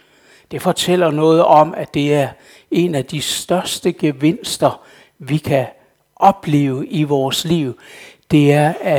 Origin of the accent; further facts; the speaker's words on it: Ribe, Region of Southern Denmark, Denmark; born there; now in Copenhagen, Denmark; jeg er ikke rigtig københavner. Jeg er faktisk født i Ribe Sogn, så jeg er født meget tæt på her.